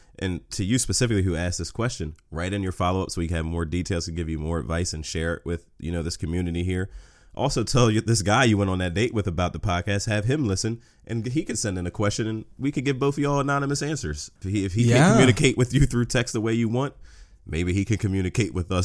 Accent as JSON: {"language": "English", "region": "New Jersey", "country": "United States", "said": "All right. My home state. Shout out to New Jersey."}